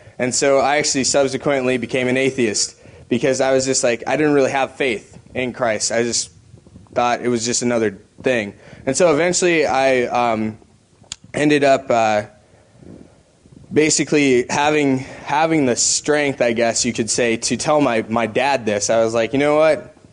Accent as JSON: {"language": "English", "town": "Thief River Falls", "region": "Minnesota", "country": "United States", "said": "I'm from Thief River Falls, Minnesota. It's like way up in Minnesota, if you ever know where Minnesota is."}